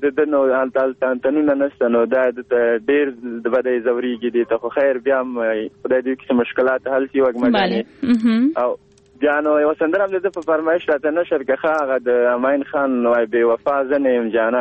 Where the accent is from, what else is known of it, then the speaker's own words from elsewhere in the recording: Kabul, Afghanistan; born there; زه دلته په دې ټولنه کې پیدا شوی یم په کابل کې دی سبس کې نو زما کوچیتوب مې نه ده لیدلی